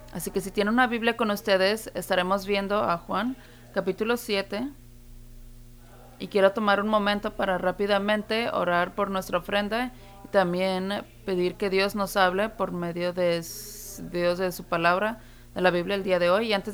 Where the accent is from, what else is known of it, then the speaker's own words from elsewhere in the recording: England, United Kingdom; Spanish is a second language; No sé si ustedes se han dado cuenta, pero yo soy de Inglaterra. Este es mi quinto año aquí enseñando